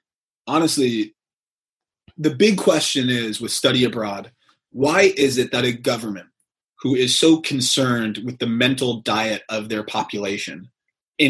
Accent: Berkeley, California, United States; My family's Jewish. We're from Berkeley, so we don't practice

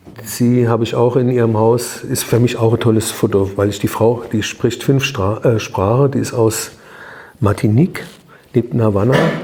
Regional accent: Germany; ich bin aus Deutschland

